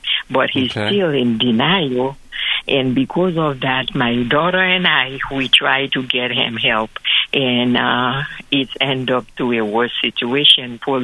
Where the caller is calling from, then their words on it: Atlanta, Georgia, United States; I'm calling you from Atlanta, Georgia.